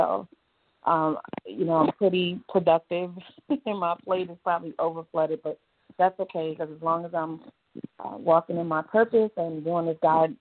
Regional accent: Brooklyn, New York, United States; also born or lived in Atlanta, Georgia; I am from Brooklyn, New York, by way of Atlanta, Georgia.

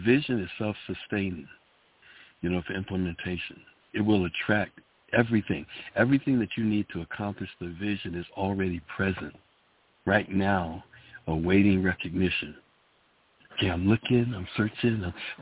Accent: New Bedford, Massachusetts, United States; we're putting two in my hometown of New Bedford

